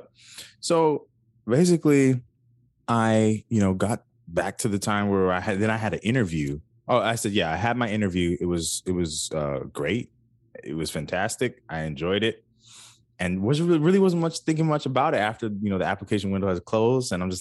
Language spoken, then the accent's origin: English; Covina, California, United States; Well, first off, I want to say I'm from Covina, California. I got to mention that.